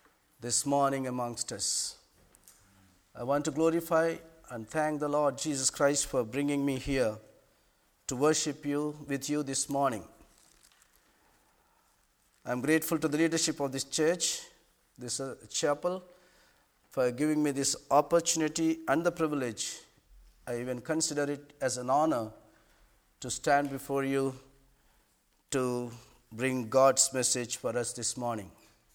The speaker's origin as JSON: {"language": "English", "town": "Hyderabad", "region": "Telangana", "country": "India", "second_language": "English", "said": "I come from India, a place called Hyderabad city. This is the beginning of southern part of India where north and south separates. The state is called Andhra Pradesh. We speak Telugu language."}